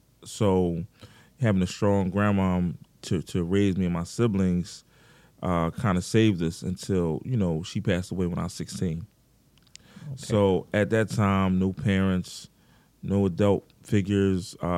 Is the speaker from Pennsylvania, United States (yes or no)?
yes; Philadelphia, Pennsylvania, United States; So, of course … I'm born and raised in South Philadelphia.